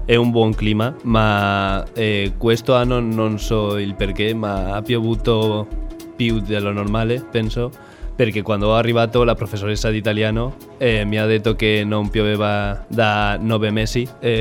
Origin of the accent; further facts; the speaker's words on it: Valencia, Valencian Community, Spain; Italian is a second language; now in Cagliari, Italy; Vengo da Valencia.